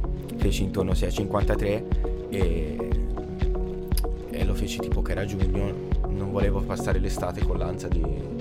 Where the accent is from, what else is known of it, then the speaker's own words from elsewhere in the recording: Pisa, Tuscany, Italy; E io vengo dalla Toscana, sono di Pisa e nelle mie zone non c'era un'università del genere